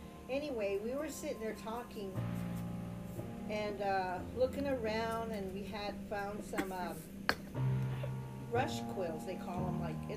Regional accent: Acoma Pueblo, New Mexico, United States; I just introduced myself in my native language. … I'm from the Parrot Clan, and I come from Acoma Pueblo.

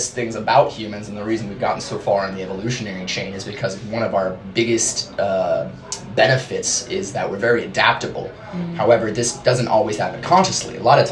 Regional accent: California, United States; I was born in the East Bay Area, about 30 minutes outside of Berkeley. I lived there. I actually grew up down the street from my mom's childhood home.

